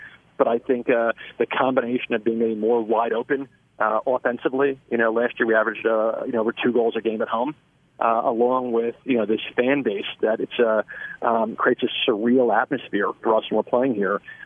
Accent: New York, United States; now in Nashville, United States; And, you know, growing up in New York, I would say, you know, Broadway downtown in Nashville is it's like Times Square in New York.

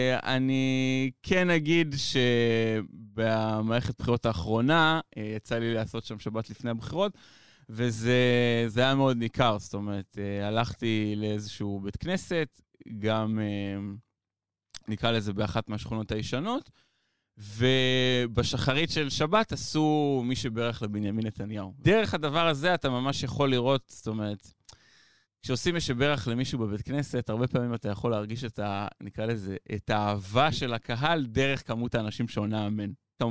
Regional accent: Haifa, Haifa District, Israel; now in Jerusalem, Israel; אני חיפאי במקור, חיפאי גאה, אבל כרגע תושב ירושלים.

